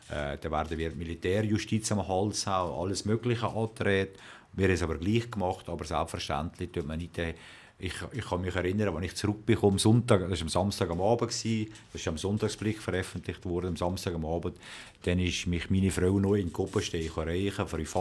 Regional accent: Naters, Valais, Switzerland; Effektiv bin ich immer im Wallis gewesen, in Natersch und ab Mai sogar in Albenen

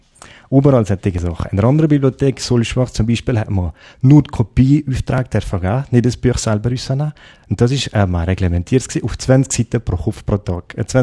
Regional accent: Switzerland; da kommt man sich als Schweizer ein bisschen blöd vor

